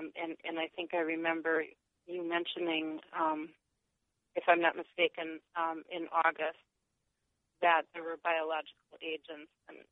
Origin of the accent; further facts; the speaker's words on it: Wisconsin, United States; from Wisconsin.